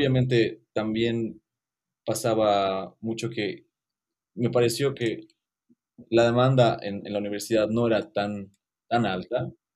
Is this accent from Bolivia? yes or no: yes; Cochabamba, Bolivia; moved away; entonces mezclo mi personalidad local con mi personalidad que desarrollé eventualmente cuando salí de Cocha